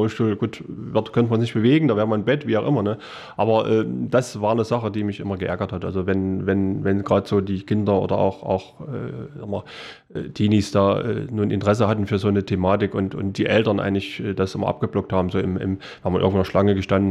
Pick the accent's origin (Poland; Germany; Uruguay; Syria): Germany; Wangenheim, Thuringia; Also aufgewachsen bin ich in Wangenheim.